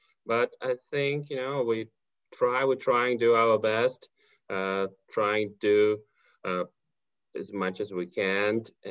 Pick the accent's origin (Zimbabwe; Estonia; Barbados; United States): Estonia; English is a second language; also born or lived in Kazakhstan; So yes, I'm from Estonia, but I was born in Kazakhstan.